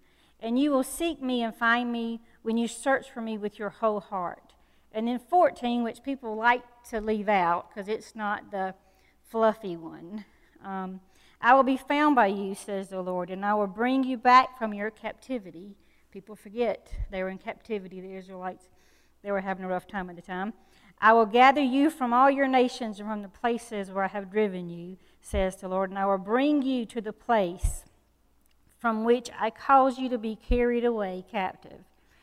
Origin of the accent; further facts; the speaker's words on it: Richmond County, United States; Sorry, I'm from Richmond County.